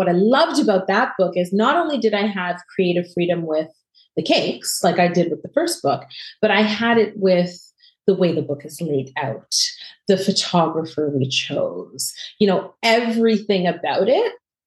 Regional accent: Canada; we are Canadian, we're in Toronto, and shipping from Toronto is really difficult and really expensive

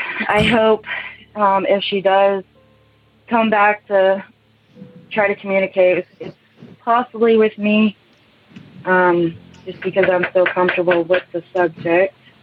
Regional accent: Kansas, United States; I'm from Kansas.

